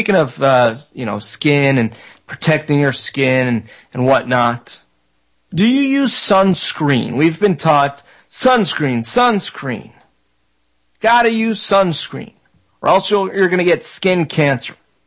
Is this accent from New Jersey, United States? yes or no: no; Florida, United States; Growing up in South Florida, you know, I had access to learn a lot about the various homeopathic remedies used in the Caribbean. I was raised by a Jamaican lady